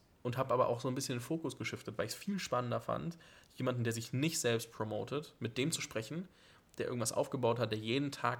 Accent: Fürth, Bavaria, Germany; wir kommen beide aus Fürth und die Ecke dort

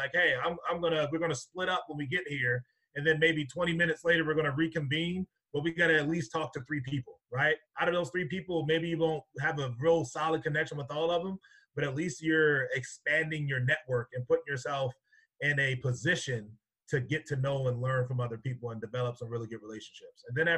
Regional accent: Baltimore, Maryland, United States; also born or lived in Rhode Island / Georgia; now in Binghamton, United States; Like I said, I was born and raised in Baltimore, had the opportunity to live in Rhode Island for 4 years, and then I moved down to Georgia.

